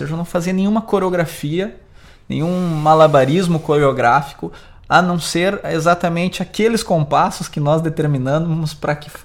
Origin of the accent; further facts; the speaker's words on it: Rio Grande do Sul, Brazil; moved away; quando eu saí do Rio Grande do Sul, eu passei, que a não compreensão do que você realmente faz.